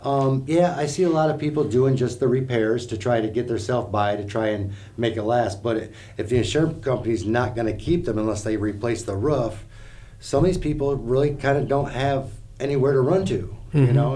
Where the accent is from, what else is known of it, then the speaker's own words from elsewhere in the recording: Michigan, United States; I'm from Michigan. We have a little bit different claims in the area